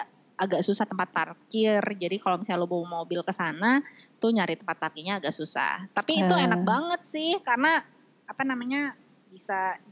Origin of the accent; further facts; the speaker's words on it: Makassar, South Sulawesi, Indonesia; also born or lived in Bandung / Bali; Kalau gue tuh pernah tinggal yang cukup lama itu di, ya di Bandung, iya, di Makassar karena gue dari Makassar.